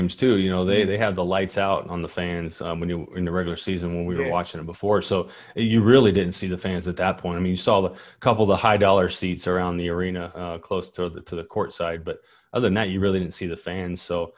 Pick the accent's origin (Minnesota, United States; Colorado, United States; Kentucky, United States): Kentucky, United States; And, you know, I'm from Kentucky, state of Kentucky, and we have a lot of players coming out of Kentucky going pro